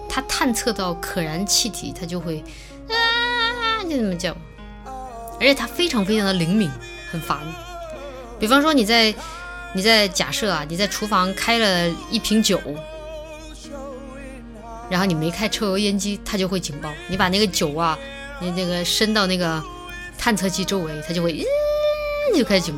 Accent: Chongqing, China; accent: Chongqing dialect; 用我们重庆话来就是说

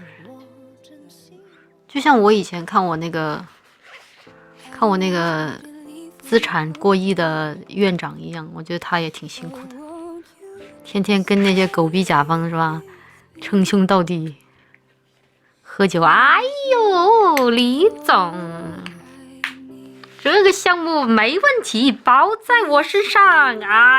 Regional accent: Russia; Chinese is a second language; now in Shanghai, China; 我在上海，没有开空调，居然只穿了一件单衣，惊呆了。我们俄罗斯人就是身体素质过硬啊。

